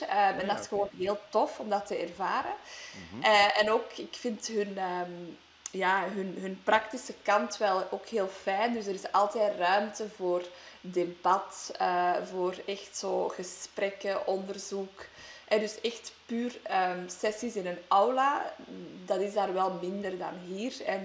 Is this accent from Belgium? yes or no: yes; Flanders, Belgium; accent: Flemish; Dus ben ik volledig, toch mijn Vlaams helemaal terug met het nodige accent. Ja. Maar dat is gewoon, dus als kind opgroeiend heb ik Engels buiten het huis heel vaak gebruikt. Of voornamelijk. En thuis praten wij dan wel Nederlands.